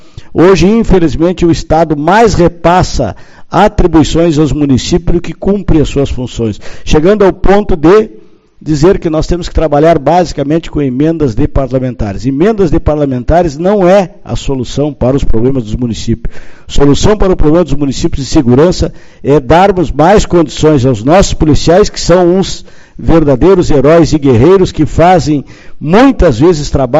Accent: Quaraí, Rio Grande do Sul, Brazil; Eu sou de Quaraí

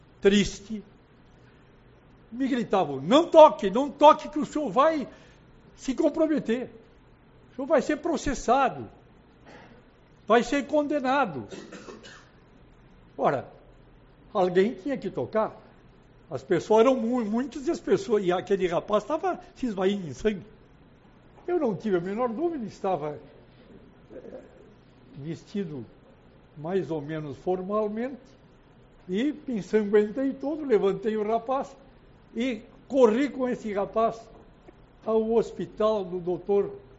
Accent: Uruguaiana, Rio Grande do Sul, Brazil; na minha terra, na minha Uruguaiana, na minha juventude ainda, pelo menos na minha mocidade.

